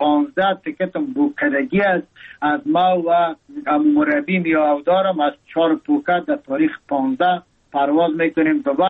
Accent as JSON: {"language": "Persian", "country": "Afghanistan", "moved": "yes", "lives_now": "Thailand", "said": "هر لحظه‌ش برام که یادم میاد مردم افغانستان، وطنم، دوری از وطن، مسافرت برام رنج است، برام تشویش است."}